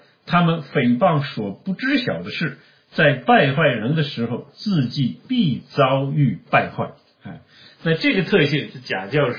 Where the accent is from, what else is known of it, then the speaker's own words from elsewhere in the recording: China; 如果我们从中国过来的话，我们在中国可以看得非常清楚，对吧？